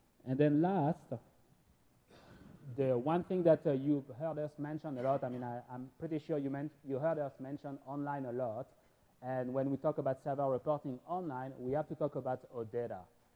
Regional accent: Paris, Île-de-France, France; English is a second language; you may get a little bit of an accent from me, and that's because I was born and raised in Paris.

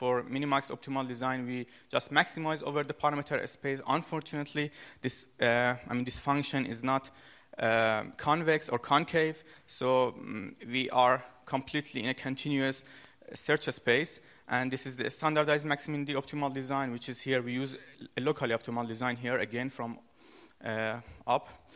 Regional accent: Iran; now in Germany; I'm from Iran, but I'm studying in Germany, and I'm doing my PhD there.

